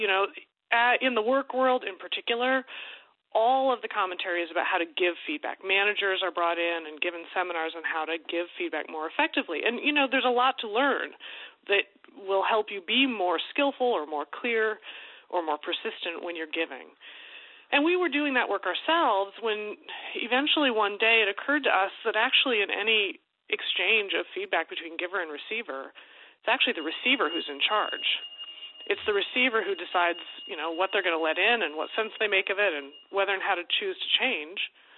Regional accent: Nebraska, United States; also born or lived in Iowa; honestly, I'm from Iowa, grew up in Nebraska, my dad's from Minnesota, and I spend part of every summer in Wisconsin, so you may hear a little bit of it in my voice now and there.

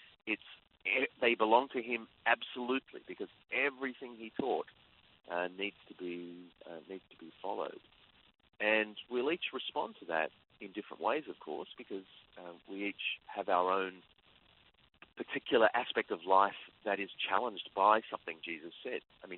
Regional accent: Australia; as an Australian, where Australian society is quite secular and the church is being pushed to the margins.

